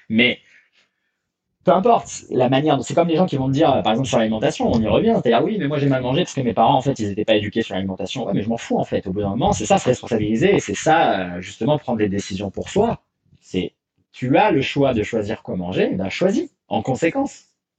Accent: France; moved away as an adult; C'est aussi une des raisons pour lesquelles j'ai quitté la France il y a des années.

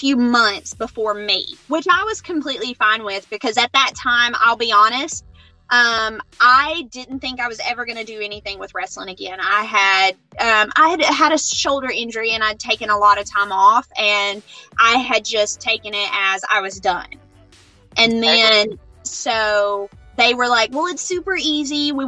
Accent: Georgia, United States; like, you know, growing up in Georgia, like, cause dad did all the shows in Georgia.

